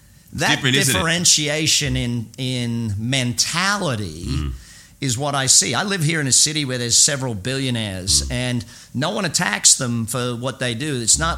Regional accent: Australia; now in United States; growing up in Australia, you are very clearly, and it's such a clear delineation here in America

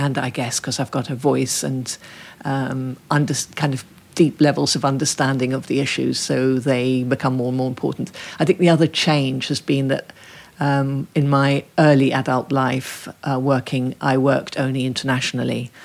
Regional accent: Ethiopia; It's a really interesting country. And of course, I mean, I don't have a comparator. That's where I grew up.

